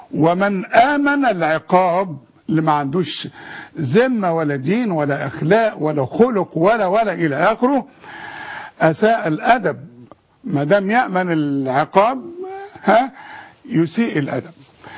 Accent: Egypt; وانا كمواطن مصري

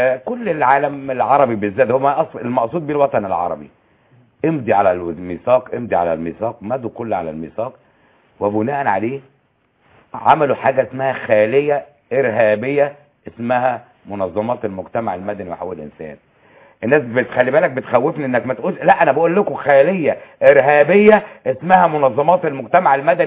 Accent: Egypt; يبقى قبضوا مننا هنا كمصريين

